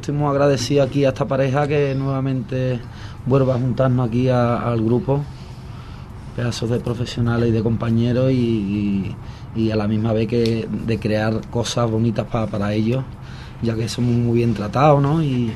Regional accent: Seville, Andalusia, Spain; Yo de Sevilla.

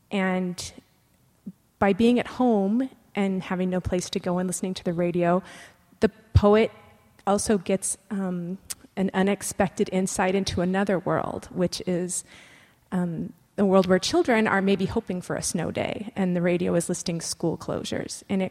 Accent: Arizona, United States; now in Seattle, United States; And I grew up in Arizona where we don't get snow. And so my experience of living in Seattle and experiencing snow is that it is a disruption and an upheaval

